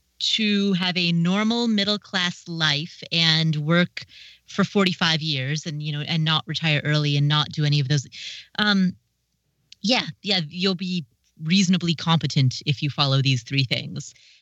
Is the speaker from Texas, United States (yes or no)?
no; Cincinnati, Ohio, United States; in terms of like the experience of a kid growing up in Cincinnati, that's what I always heard about my city.